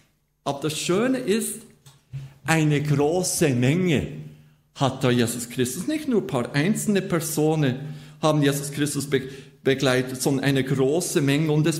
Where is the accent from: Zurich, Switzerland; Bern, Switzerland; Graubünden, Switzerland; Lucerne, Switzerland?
Bern, Switzerland; wir sind aus Berner und aus Schweizer, ob in Brasilien oder wo auch immer, mit Jesus Christus unterwegs.